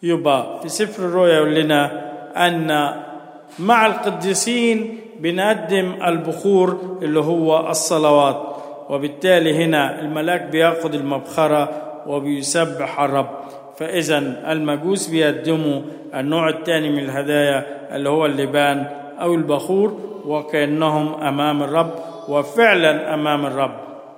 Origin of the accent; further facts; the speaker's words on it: Egypt; وخاصة إحنا كبيئة مصرية